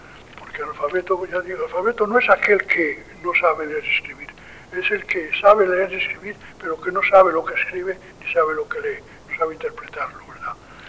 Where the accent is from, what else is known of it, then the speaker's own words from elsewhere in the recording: León, Castile and León, Spain; also born or lived in El Entrego; Nací en Asturias, en el año Santana, precisamente en el Entrego, que es, hace parte del Consejo de San Martín del Rey Aurelio. Y allí, pues, cuando tenía 4 años, creo, 3 o 4 años, mi padre se fue a León.